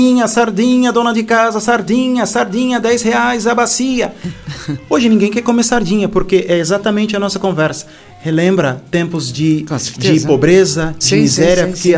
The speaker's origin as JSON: {"language": "Portuguese", "country": "Brazil", "lives_now": "Portugal", "said": "Eu sou brasileiro, mas muitas das vezes não puxo sardinha para o meu país de buscar produtos lá."}